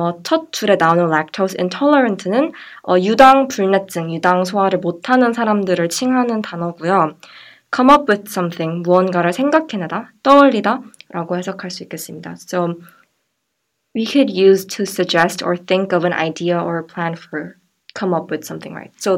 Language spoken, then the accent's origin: English; Jakarta, Indonesia; now in Seoul, South Korea; I grew up in Jakarta, not in Seoul here.